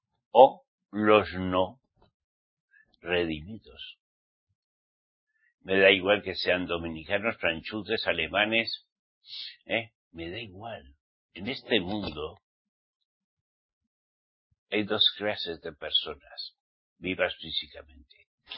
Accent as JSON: {"language": "Spanish", "region": "Navarre", "country": "Spain", "said": "Mi tierra, Navarra, España, fluye leche y miel."}